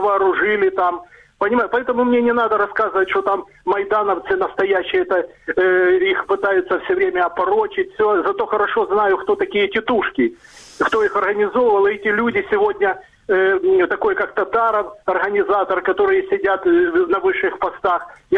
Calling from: Dnipro, Dnipropetrovsk Oblast, Ukraine; я же звоню из Днепра

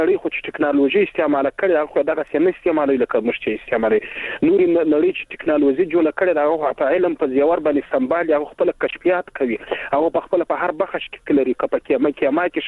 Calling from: Helmand, Afghanistan; له هلمند مې اړیکه نیولې ده

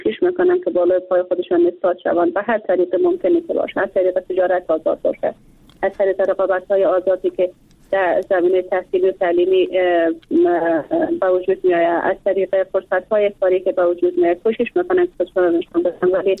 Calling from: Bamyan, Afghanistan; از ولایت بامیان هستم،

